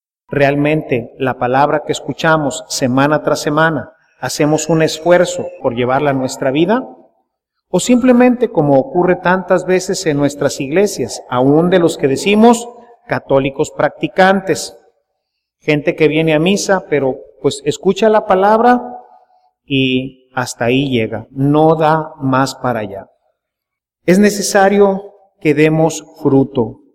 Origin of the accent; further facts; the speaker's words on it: Mexico; Nosotros somos mexicanos.